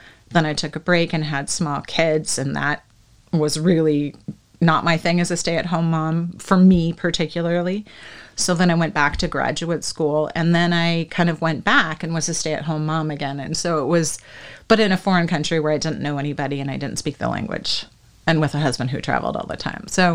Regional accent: Seattle, Washington, United States; moved away as an adult; So I moved in 2016. My husband was an Amazonian, so we're from Seattle.

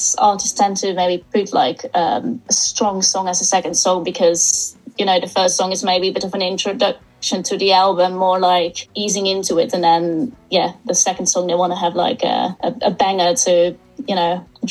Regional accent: Seattle, Washington, United States; from Seattle, and you're listening to Today Radio.

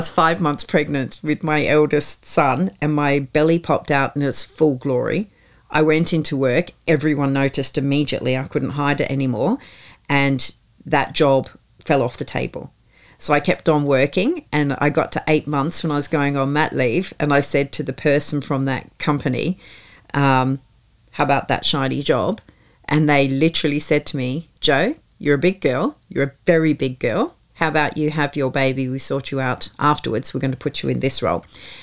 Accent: Australia; But being an Aussie in the middle of all that, I was kind of like a neutral thing and I didn't threaten anyone.

